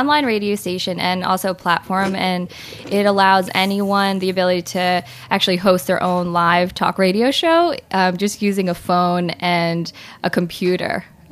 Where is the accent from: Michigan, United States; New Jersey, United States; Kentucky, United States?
New Jersey, United States; So I grew up in New Jersey, and that's kind